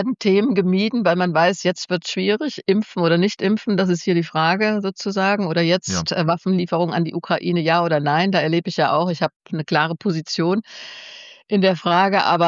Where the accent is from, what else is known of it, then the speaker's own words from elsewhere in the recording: Allendorf, Hesse, Germany; also born or lived in Marburg; aufgewachsen sind wir in Allendorf und Allendorf ist ein ein Mischgebilde. Ja, das war die größte Munitionsfabrik der Nazis.